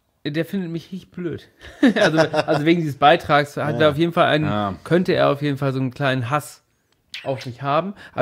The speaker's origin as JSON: {"language": "German", "town": "Oldenburg", "region": "Lower Saxony", "country": "Germany", "tie": "born there", "said": "Wir sind ja beide in Oldenburg geboren."}